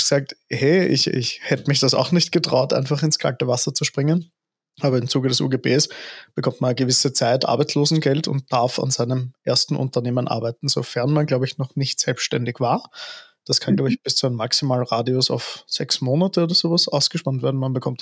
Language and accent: German; Austria; Bei uns in Österreich gibt es das UGB und ein Unternehmensgründungsprogramm